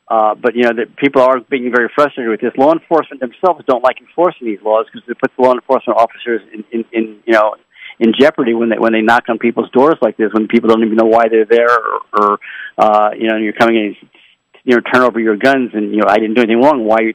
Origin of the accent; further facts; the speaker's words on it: Washington, United States; My home state of Washington doesn't.